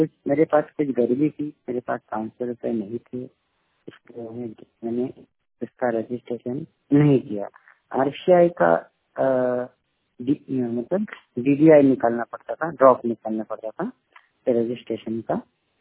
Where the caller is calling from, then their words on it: Navsari, Gujarat, India; मेरा जिला है नवसारी। मैं गुजरात स्टेट से आपके साथ बात कर रहा हूँ।